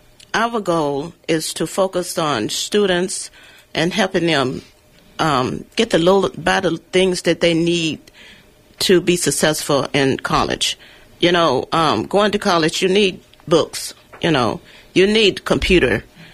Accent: Arkansas, United States; Well, Elaine, you know, I went back to my hometown in Arkansas for a funeral in October.

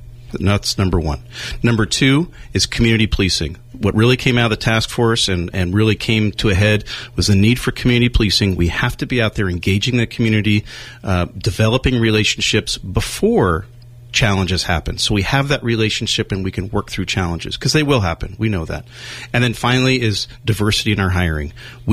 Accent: California, United States; My family lives here. I grew up in the North Bay.

